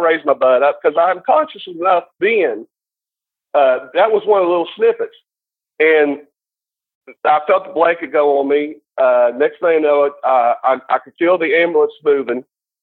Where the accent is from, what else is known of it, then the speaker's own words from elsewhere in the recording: West Virginia, United States; moved away as an adult; I mean, I'm from West Virginia, the home of the, you know